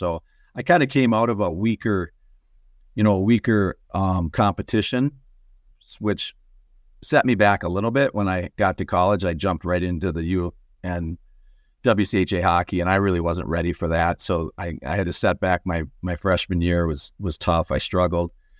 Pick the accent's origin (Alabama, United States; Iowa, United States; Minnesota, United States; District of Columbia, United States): Minnesota, United States; Minneapolis; I grew up in Minneapolis, where there was a lot of hockey.